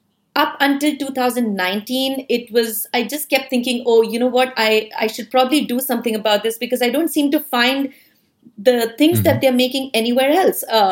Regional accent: Mumbai, Maharashtra, India; moved away as an adult; now in United States; I'm born and brought up in Mumbai, India, and I came to the U.S., in about 2007

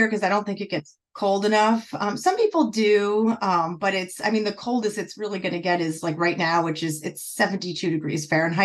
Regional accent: Northeast, United States; born there; now in Florida, United States; I'm not originally from Florida. I was born in the Northeast, so in the cold and lots of indoor pools and no outdoor pools. So I moved down here.

